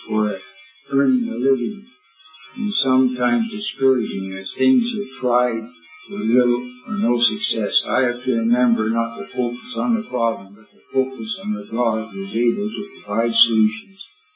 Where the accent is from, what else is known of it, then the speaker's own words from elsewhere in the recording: Kosovo; Kosovars are Albanians. We are divided from Albania. We were divided from Albania after World War I.